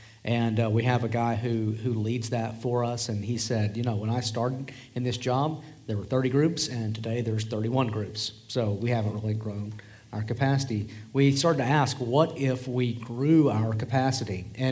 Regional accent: the South, United States; now in Colorado, United States; I'm a barbecue snob. I'm from the South originally, and so in Colorado we don't do really good barbecue or Mexican food.

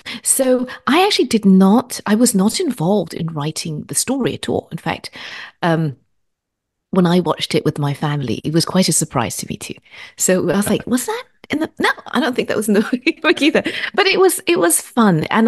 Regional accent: Malaysia; so I'm originally from Malaysia, but I'm ethnically Chinese. And so I'm a fourth generation Malaysian of Chinese descent, which means my family's been around in Malaysia for a long time.

